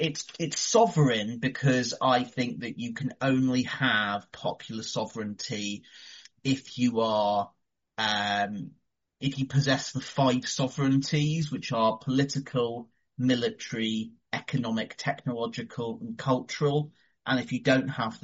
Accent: United Kingdom; but I'm British and I, you know, I don't think Britain could.

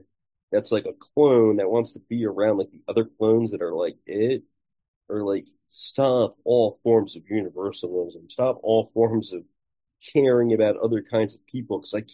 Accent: Rutherford, New Jersey, United States; I'm from New Jersey, Rutherford, so for me it's kind of like, if I'm over in like Jersey City, Bayonne area, like it's really easy to see the Statue of Liberty from over there.

